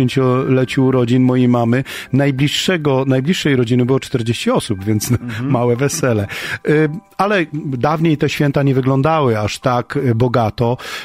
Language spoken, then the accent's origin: Polish; Lower Silesian Voivodeship, Poland; Ja wychowałem się na niedużej wiosce na Dolnym Śląsku, gdzie były kultywowane tradycje podhalańsko-rzeszowskie, bo stamtąd pochodzą moi rodzice. Pochodzę z takiej bardzo tradycyjnej rodziny.